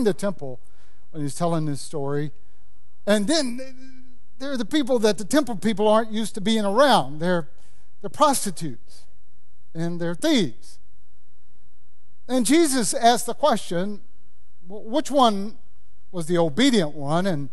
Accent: Louisiana, United States; I grew up in Louisiana, in rural Louisiana.

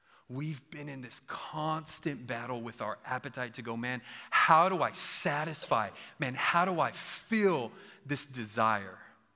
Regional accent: San Antonio, Texas, United States; I grew up born and raised in San Antonio. Come on, 210, baby.

